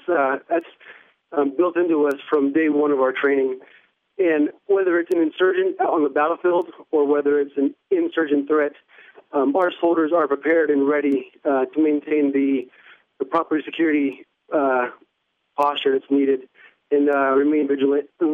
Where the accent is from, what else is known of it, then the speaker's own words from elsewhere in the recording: Lakewood, Washington, United States; Yes, born and raised in Lakewood, and went to Lake High School, and I went to college at Pacific Lutheran University.